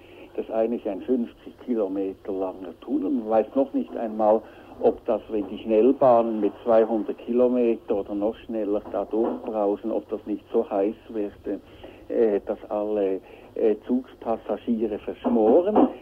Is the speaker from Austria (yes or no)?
no; Switzerland; Man muss halt sehen, dass bei uns in der Schweiz die Sozialdemokraten die glühendsten Befürworter eines möglichst schnellen EG-Beitritts sind